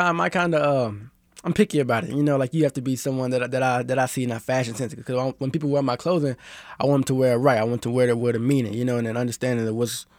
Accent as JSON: {"language": "English", "town": "Kansas City", "country": "United States", "said": "I live in Kansas City. I'm from Kansas City."}